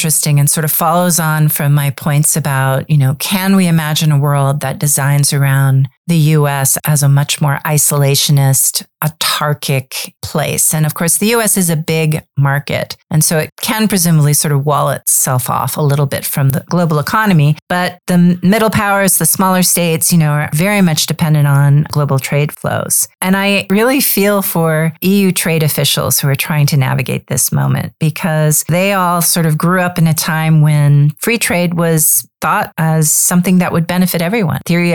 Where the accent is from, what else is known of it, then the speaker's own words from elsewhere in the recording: Geneva, Switzerland; My father actually was a trade negotiator, and I grew up in Geneva, Switzerland when he was doing a trade round there.